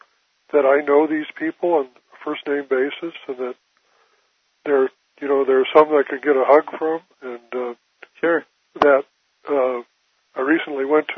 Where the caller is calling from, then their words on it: Mountain View, California, United States; I'm calling from Mountain View, California.